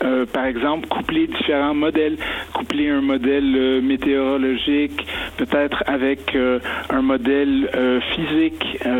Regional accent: Montreal, Quebec, Canada; accent: Quebec; Même un fort accent, donc je suis originaire de la région de Montréal.

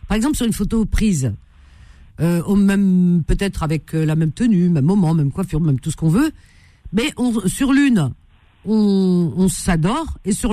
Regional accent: Cherchell, Tipaza Province, Algeria; born there; Enfin, moi, je suis né en Algérie aussi, mais pas à Oran.

